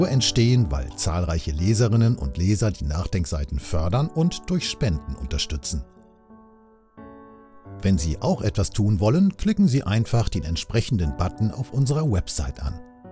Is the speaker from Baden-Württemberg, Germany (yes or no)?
yes; Heidelberg, Baden-Württemberg, Germany; Ich habe als junger Mensch in Heidelberg, meiner Heimatstadt, eine Reihe von produktiven kulturellen Erfahrungen